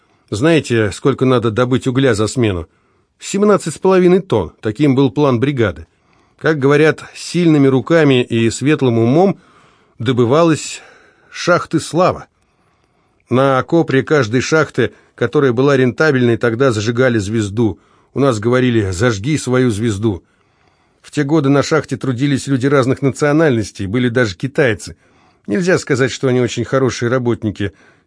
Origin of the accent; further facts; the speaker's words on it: Sumy Oblast, Ukraine; born there; Да, я родился на Украине.